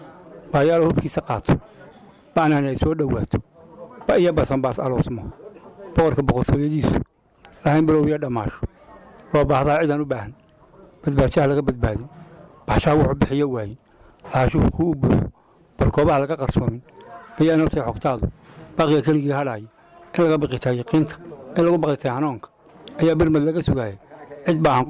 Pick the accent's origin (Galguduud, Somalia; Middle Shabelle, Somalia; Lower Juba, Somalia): Lower Juba, Somalia; Badhaadhe; born there; waxaana ku dhashay xeebta Badhaadhe.